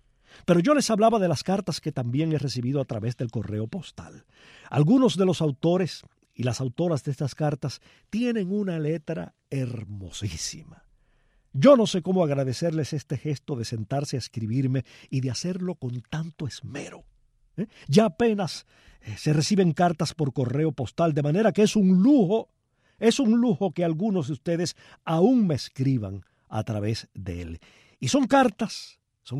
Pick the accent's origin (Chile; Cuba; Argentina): Cuba; Palma Soriano, Santiago de Cuba; al lado de Palma Soriano, mi pueblo natal